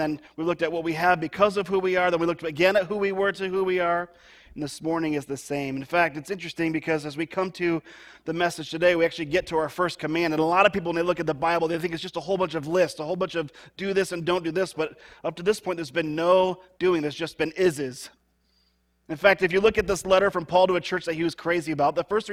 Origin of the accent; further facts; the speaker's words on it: Jackson, Michigan, United States; also born or lived in Royal Oak; I was born in the Detroit area, Royal Oak, and my family's a part of a church there until I was the age of two. Then we made a move to Jackson, Michigan.